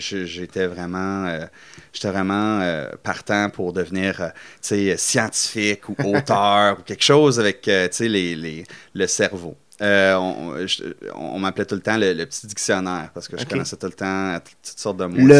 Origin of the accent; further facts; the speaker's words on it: Sudbury, Ontario, Canada; also born or lived in Ottawa; Donc, j'ai habité à Sudbury le premier 18 ans de ma vie. Après ça, j'ai déménagé à Ottawa pour faire mes études. J'ai fait mon bac à l'Université d'Ottawa. J'ai vécu à Toronto pendant un an, mais après ça, j'ai décidé, je reviens dans l'Est, puis j'ai décidé de m'établir à Ottawa.